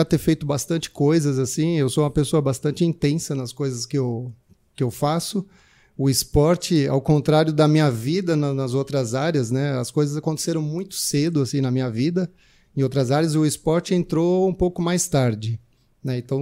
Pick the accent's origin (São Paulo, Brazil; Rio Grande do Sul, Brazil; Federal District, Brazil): São Paulo, Brazil; Sou daqui de São Paulo.